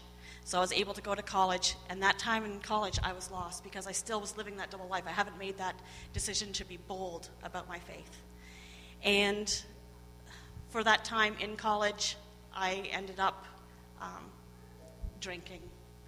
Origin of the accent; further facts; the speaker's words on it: Ontario, Canada; moved away as an adult; also born or lived in Peace River, Canada; I'm originally from Ontario. I grew up in Ontario, and then I moved out here in 99 to northern Alberta, the Peace Country, Peace River area, and married.